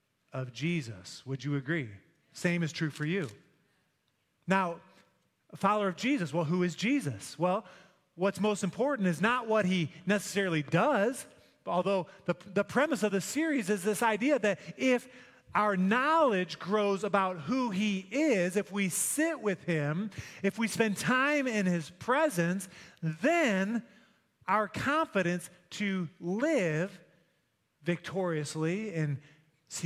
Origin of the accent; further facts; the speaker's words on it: United States; I'm an American. Go USA.